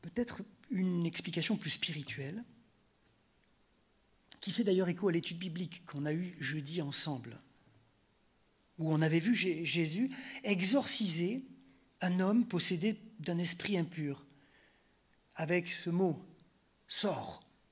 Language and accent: French; France; nous, en tant que Français, on pense tout de suite au dégagisme.